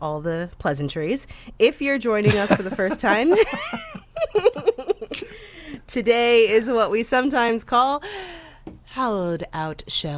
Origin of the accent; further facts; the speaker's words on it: St. Louis, Missouri, United States; COVID-19 cases are just really spiking in my hometown and throughout the Midwest and the upper Midwest right now.